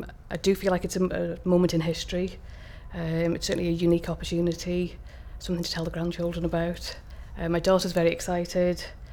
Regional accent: Wrexham, Wales, United Kingdom; My date of birth is the 9th of May 1967 and I'm from Wrexham, North Wales.

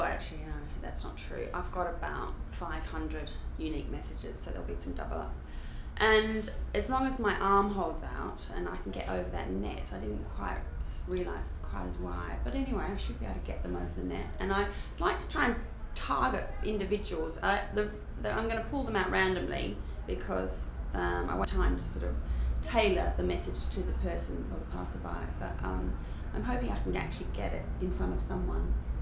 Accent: Australia; now in London, United Kingdom; I'm 38, and I'm Australian, but I live in London.

